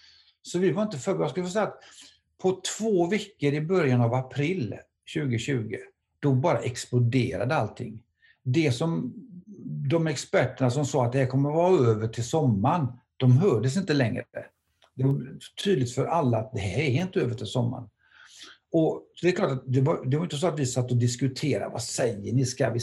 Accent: Gothenburg, Västra Götaland County, Sweden; Hon ser också att jag är svensk. Och så kommer hon fram efter ett stund så säger hon så här. Du är från Sverige, va? Ja, jag är mänsan. Från Göteborg, va? Ja, jag är mänsan, ja.

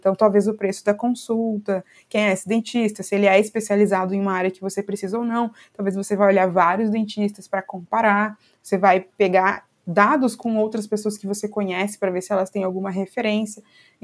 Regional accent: Rio Grande do Sul, Brazil; now in Rio de Janeiro, Brazil; eu sou gaúcha, né, mas moro no Rio de Janeiro

